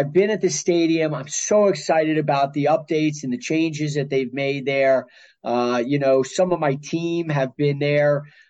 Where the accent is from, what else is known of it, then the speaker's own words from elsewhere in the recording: New Orleans, Louisiana, United States; also born or lived in New Jersey; I was originally born in New Jersey, and I moved down there in New Orleans. I was there for most of my early schoolin